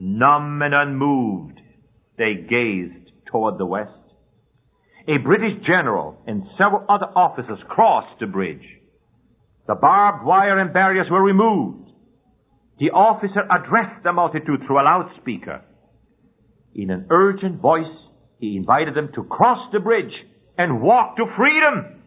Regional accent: Switzerland; You know, I'm from Switzerland

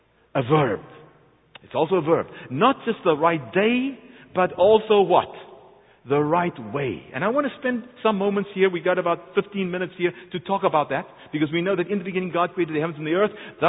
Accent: South Africa; when I was born and raised in South Africa, the old British English

